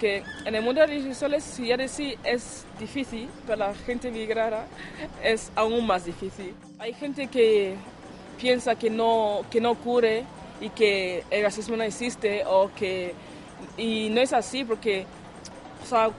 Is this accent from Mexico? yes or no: no; Nigeria; also born or lived in Germany; now in Spain; soy de Nigeria, aunque nacido en Alemania. Llevo más o menos 17 años en España